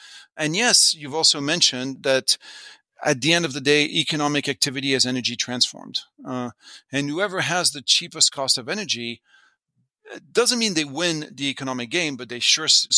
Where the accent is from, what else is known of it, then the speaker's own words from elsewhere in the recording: France; As you mentioned, I come from France.